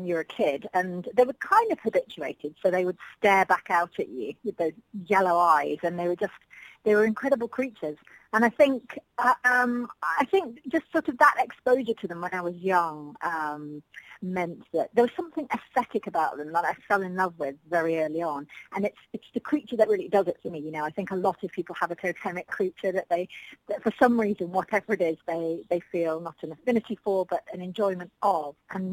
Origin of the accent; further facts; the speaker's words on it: North West England, United Kingdom; When I was growing up in the Lake District, there was a wildlife park very close by my house